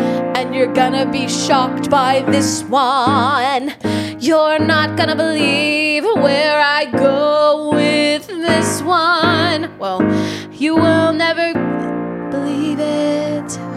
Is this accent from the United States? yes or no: yes; Detroit, Michigan, United States; Growing up in Detroit, we could have had dentists in Canada.